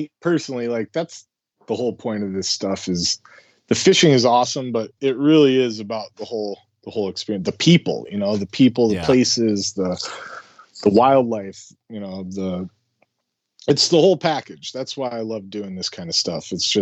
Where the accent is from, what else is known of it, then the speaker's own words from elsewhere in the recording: South Dakota, United States; No, I grew up in South Dakota. But my dad was from Argentina originally.